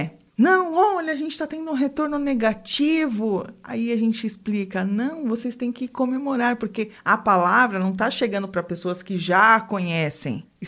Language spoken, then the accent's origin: Portuguese; Brazil; Eu acho que nós, como brasileiras, a gente pode e deve olhar com outros olhos uma missão, um trabalho na Europa.